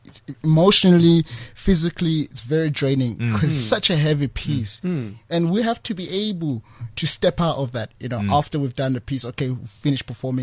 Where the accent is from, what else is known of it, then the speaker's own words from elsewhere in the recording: South Africa; as a South African young man as well at the same time